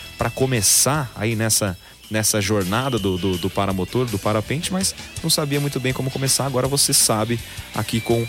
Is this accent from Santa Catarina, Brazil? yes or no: no; Araras, São Paulo, Brazil; now in São Carlos, Brazil; Eu também sou natural da cidade de Araras.